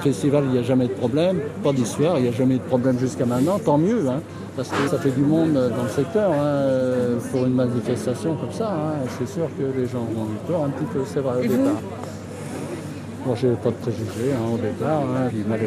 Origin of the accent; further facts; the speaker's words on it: Clisson, Pays de la Loire, France; born there; Donc, je suis né à Clisson, ancien commerçant en plus.